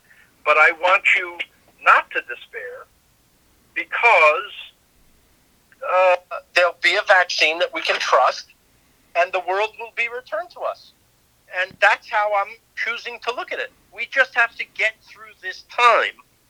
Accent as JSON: {"language": "English", "town": "Queens", "region": "New York", "country": "United States", "said": "You know, we're idiot kids from Queens"}